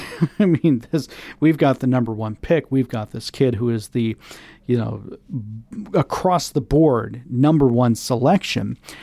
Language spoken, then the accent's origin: English; Tampa, Florida, United States; growing up in Tampa, and of course at the time we didn't have a baseball team